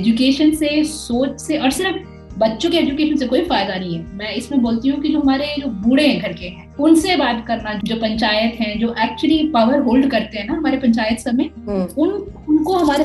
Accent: Kerala, India; मैं केरला से आती हूँ

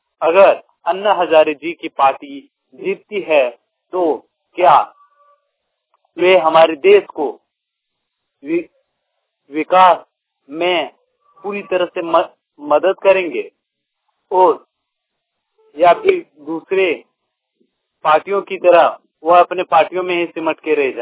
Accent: Madhudi, Jharkhand, India; ग्राम मधुड़ी, post फुलझेरिया, प्रखंड गांडे, जिला गिरिडीह के निवासी हूँ।

